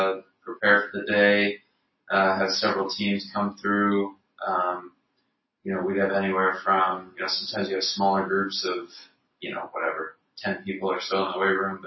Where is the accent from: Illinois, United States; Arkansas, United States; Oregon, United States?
Illinois, United States; Chicago; also born or lived in Texas / Colorado; I've lived in a couple different places in Texas, lived in Colorado, and I grew up in Chicago.